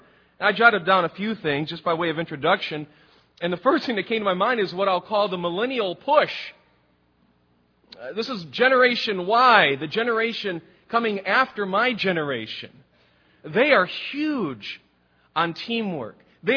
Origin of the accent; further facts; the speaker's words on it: Detroit, Michigan, United States; I'm from Detroit, okay? My favorite team's the Lions